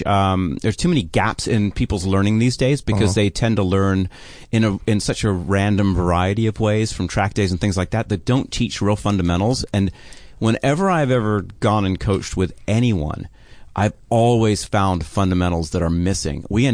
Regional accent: Colorado, United States; Hey, not too much. And I'm from Colorado.

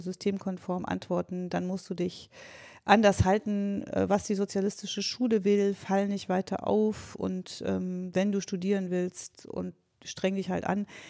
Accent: Gotha, Thuringia, Germany; ich bin nicht auf dem Dorf aufgewachsen, sondern in einer Stadt. Das mag von Köln oder Berlin aussehen wie ein Dorf, es ist aber Gotha, hatte damals 60.000 Einwohner

